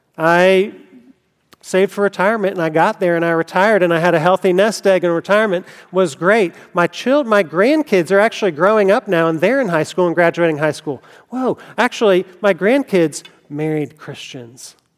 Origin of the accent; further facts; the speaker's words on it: Greenville, United States; I grew up here in Greenville, and like my kids now, actually, I had a friend whose dad worked at Michelin.